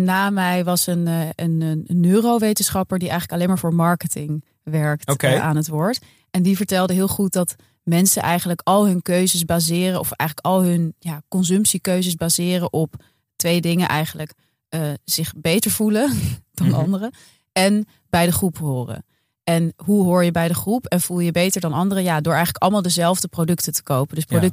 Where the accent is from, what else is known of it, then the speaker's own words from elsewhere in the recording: Amsterdam, North Holland, Netherlands; wij lopen als Amsterdammers